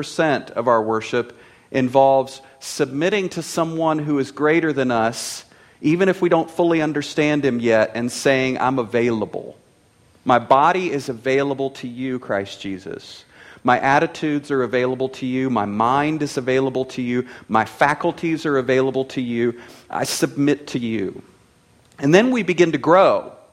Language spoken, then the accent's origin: English; Bible Belt, United States; I grew up in the Bible Belt in the United States of America.